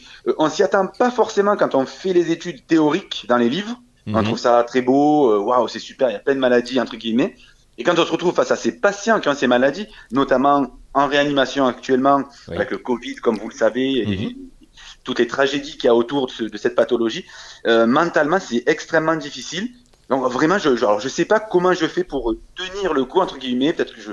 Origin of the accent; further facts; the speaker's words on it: Marseille, Provence-Alpes-Côte d'Azur, France; je pense que vous l'avez vu, deviné à mon accent, je suis de Marseille, en France, dans le sud de la France.